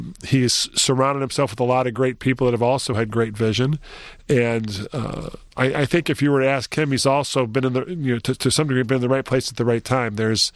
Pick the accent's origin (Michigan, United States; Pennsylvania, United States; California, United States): Michigan, United States; Detroit; But I grew up in Detroit, and it was interesting as I go back to the old neighborhood. It's referred to as Brightmoor, the Brightmoor district.